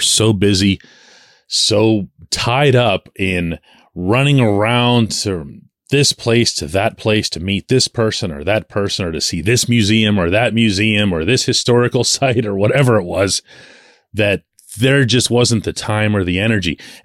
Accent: Pittsburgh, Pennsylvania, United States; I'm born and raised in Pittsburgh, but all of my relatives and the rest of the tree, I guess, is on that side of the water.

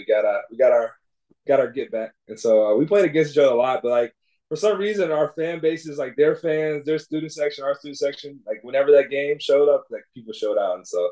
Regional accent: Durham, North Carolina, United States; Even though I'm from Durham, I went to school in Raleigh.

